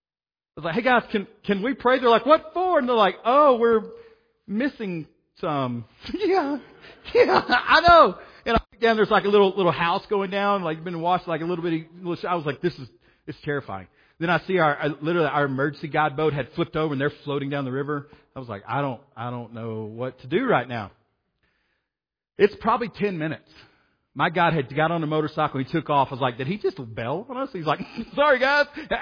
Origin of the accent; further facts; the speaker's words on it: Arkansas, United States; And I was like, I'm not real smart. I am from Arkansas.